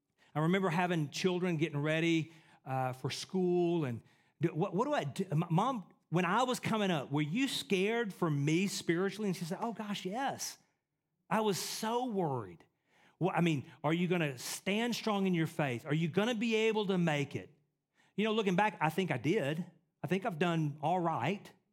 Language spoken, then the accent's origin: English; Texas, United States; I grew up in East Texas, what used to be the tornado belt, where it happened in May through October.